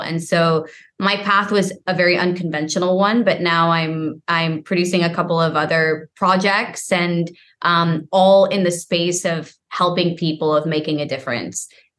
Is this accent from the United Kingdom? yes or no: yes; Cambridge, East of England, United Kingdom; It's really nice. You know, it's British people, they're very genuine. Like I had my friends. So it's a more simple life. I mean, we're in Cambridge in, you know, kind of in a village.